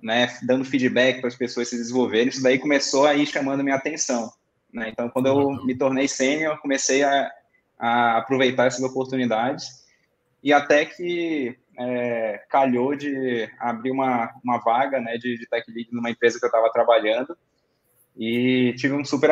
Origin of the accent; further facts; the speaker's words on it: Manaus, Amazonas, Brazil; now in São Paulo, Brazil; eu sou de Manaus, Amazonas, mas moro aqui em São Paulo faz uns 8 anos, mais ou menos.